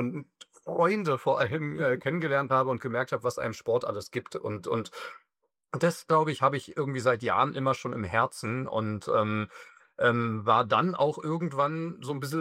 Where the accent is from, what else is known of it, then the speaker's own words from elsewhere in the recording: Berlin, Germany; ich komme ja aus Berlin